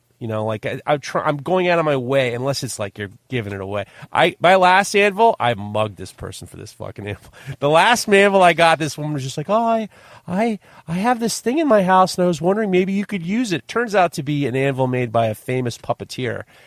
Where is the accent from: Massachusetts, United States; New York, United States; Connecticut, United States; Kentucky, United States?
New York, United States; I'm from New York. My shit is fuck.